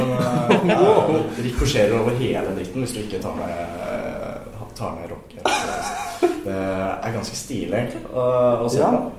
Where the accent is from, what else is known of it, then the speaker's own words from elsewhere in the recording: Oslo, Norway; Nei, altså jeg kommer jo fra Oslo, som noen kanskje allerede har gjettet.